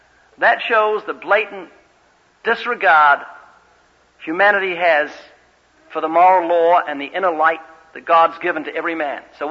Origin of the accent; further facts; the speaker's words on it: New Zealand; I was from New Zealand and to the south is just penguins.